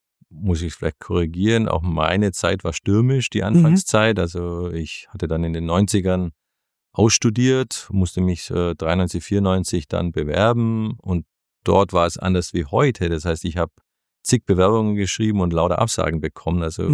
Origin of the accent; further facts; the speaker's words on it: Ulm, Baden-Württemberg, Germany; Und ich bin im Großraum Ulm aufgewachsen.